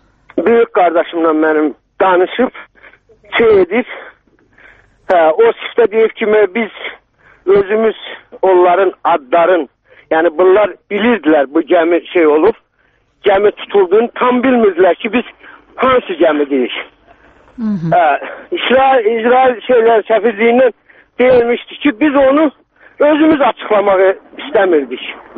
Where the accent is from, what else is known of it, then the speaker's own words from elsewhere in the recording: Azerbaijan; moved away; biz özümüz, mən özüm Cəbrəliyəm. Yəni, o köçkünlərdən...